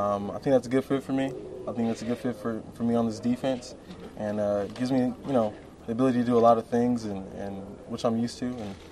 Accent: California, United States; I'm from California, so it's a 6-hour flight.

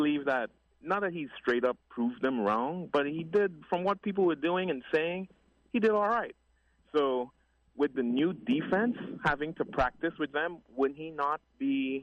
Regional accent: New York City, New York, United States; I'm originally a New Yorker from Sunnyside, Queens.

